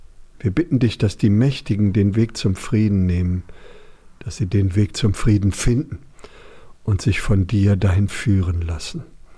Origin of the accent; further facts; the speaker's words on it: Hanover, Lower Saxony, Germany; Hannover ist ja meine Heimatstadt